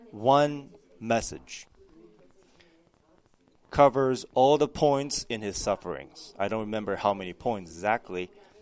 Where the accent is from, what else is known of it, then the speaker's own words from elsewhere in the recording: California, United States; now in Northern California, United States; So why did I come to Northern California from Southern California?